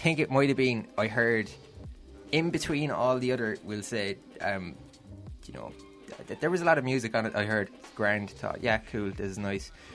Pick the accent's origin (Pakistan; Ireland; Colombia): Ireland; seeing bands here in Ireland actually doing it, you know, because I grew up out in Novel